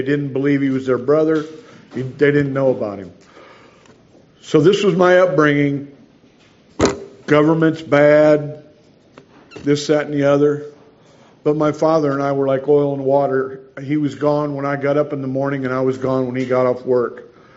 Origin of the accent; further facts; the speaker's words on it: Peoria, Illinois, United States; I come from Peoria, Illinois. I was born an only child to an ordained Lutheran minister.